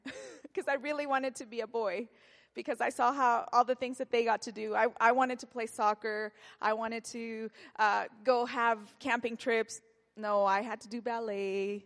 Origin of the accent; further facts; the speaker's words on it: Mexico; accent: Mexican; My Mexican accent came out.